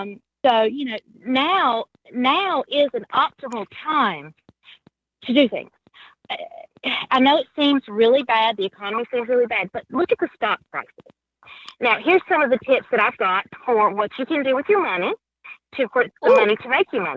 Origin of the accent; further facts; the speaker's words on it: North Carolina, United States; now in Alabama, United States; I was actually originally from North Carolina and moved to Alabama a few years ago.